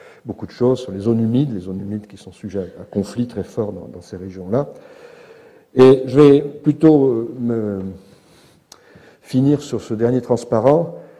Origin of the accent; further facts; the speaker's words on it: Paris, Île-de-France, France; moi j'ai fait ce que j'ai pu, mais je suis parisien.